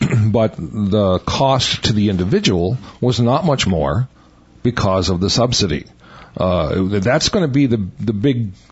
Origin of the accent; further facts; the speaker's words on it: Buffalo, New York, United States; My hometown.